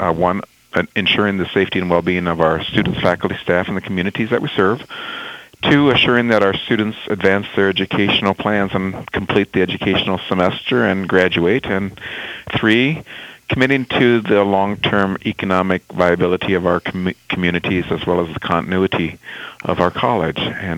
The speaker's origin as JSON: {"language": "English", "region": "Iowa", "country": "United States", "tie": "born or raised there", "lives_now": "Worthington, United States", "said": "So I am a kid from Northwest Iowa that grew up in a community about 20 miles south of Worthington"}